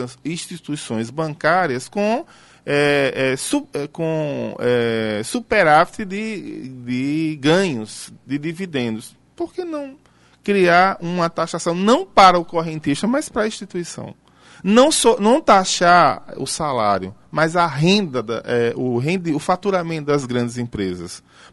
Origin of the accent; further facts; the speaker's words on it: Sergipe, Brazil; Eu sou sergipano